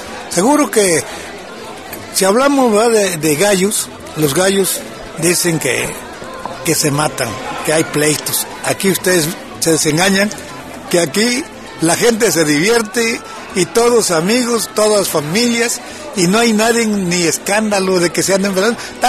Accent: Tuxpan, Mexico; yo me regreso a mi tierra a trabajar, y me vine para acá, y aquí estamos, ¿no? Trabajando. Sabemos, ¿verdad?, que francamente a esta región de Tuxpan es una región gallera

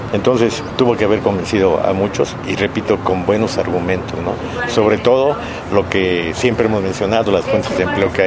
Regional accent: Mexico; pero como mexicanos, pues todas las tradiciones que se llevan a cabo aquí en el país

